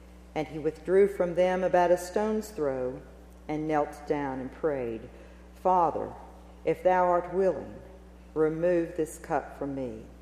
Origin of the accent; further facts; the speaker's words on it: Arkansas, United States; I mean, I came from South Arkansas. All I knew was rolling hills.